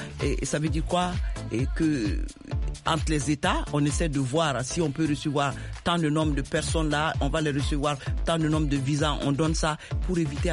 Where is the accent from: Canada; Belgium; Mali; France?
Mali